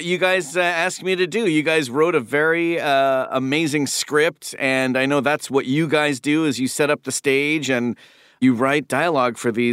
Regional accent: Toronto, Ontario, Canada; They were immigrants of the Philippines, so I was already surrounded by accents at the table growing up in Toronto, Ontario, Canada.

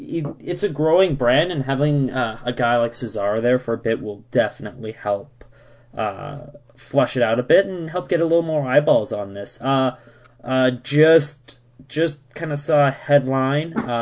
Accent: Canada; As a Canadian

